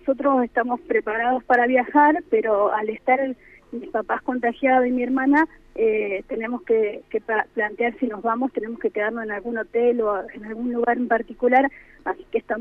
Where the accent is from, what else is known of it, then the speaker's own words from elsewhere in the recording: Diamante, Entre Ríos, Argentina; Somos de Diamante, mis papás vivieron toda la vida ahí